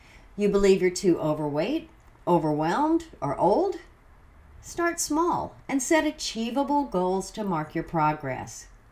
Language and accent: English; the South, United States; I grew up in the South where you didn't exercise unless you run a sports team and you didn't run unless something was chasing you.